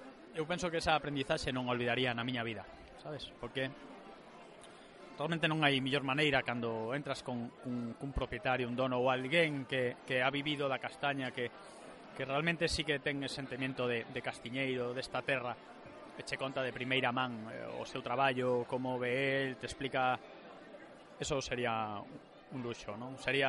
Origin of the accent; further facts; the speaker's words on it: Galicia, Spain; porque é unha zona que necesita de nós como galegos